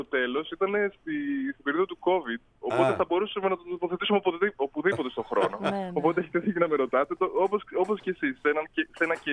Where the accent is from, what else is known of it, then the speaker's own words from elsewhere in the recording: Distomo, Central Greece, Greece; Είμαι από το Δίστομο εγώ.